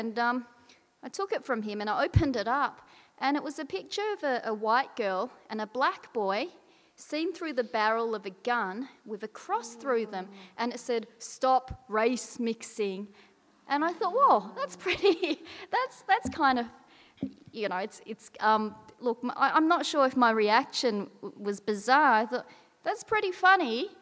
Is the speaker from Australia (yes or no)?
yes; Braybrook, Victoria, Australia; growing up in Braybrook, you get that kind of thing a lot. So when the Southeast Asians and Samoans started moving into the Braybrook in the late 1970s and 80s, Braybrook is very proudly working class. It's next to Sunshine